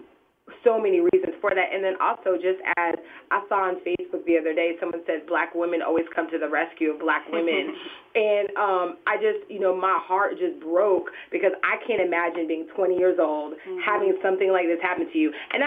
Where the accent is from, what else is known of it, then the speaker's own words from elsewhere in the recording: Clearwater, Florida, United States; we're hometown girls. So mm-hmm. we're both from Pinellas. I'm from Clearwater.